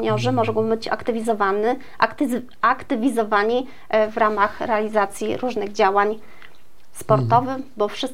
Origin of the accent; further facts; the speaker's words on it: Opatów, Świętokrzyskie Voivodeship, Poland; Od urodzenia mieszkam w gminie Opatów.